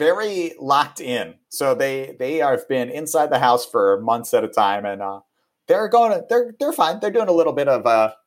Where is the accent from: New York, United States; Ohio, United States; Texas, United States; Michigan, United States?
New York, United States; New York City; also born or lived in Boston; now in Los Angeles, United States; But I lived in New York for, I grew up in New York, and then I was in Boston for many years doing comedy, and then moved back to New York when I started writing for TV and lived there for 7 years and then moved out to LA.